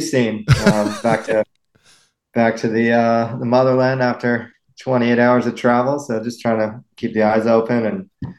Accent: U.S. Virgin Islands; now in Newport, United States; I grew up in the Virgin Islands, but currently living in Newport, Rhode Island.

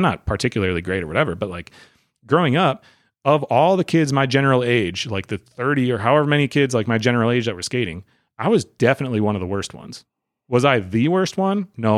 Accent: Wisconsin, United States; I want people to remember I'm from Wisconsin.

